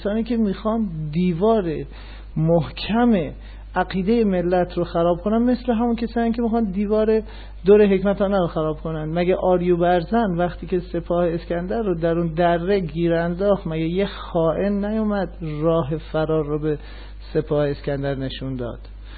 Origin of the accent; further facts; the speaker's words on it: Iran; born there; من به چه چیز ایرانی بودن خودم باید افتخار کنم؟ آیا به اینکه در ایران زاده شدم؟